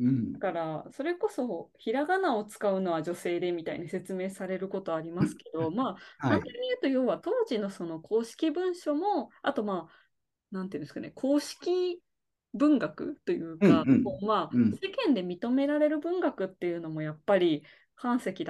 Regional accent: Kochi, Japan; 私の地元高知県が最初舞台なんですけど、

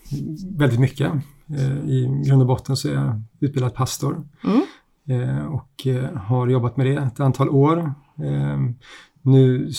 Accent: Stockholm, Stockholm County, Sweden; born there; accent: mixed dialect; also born or lived in Swedish west coast / Småland / Södertälje; now in Skåne, Sweden; min dialekt är en ganska blandad dialekt utifrån allt jag, att jag bott på västkusten och i Småland och född i Stockholm

